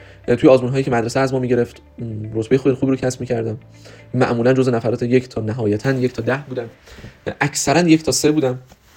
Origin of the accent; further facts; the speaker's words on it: Sari, Mazandaran, Iran; born there; خب من متولد ساری هستم، متولد سال 76 در ساری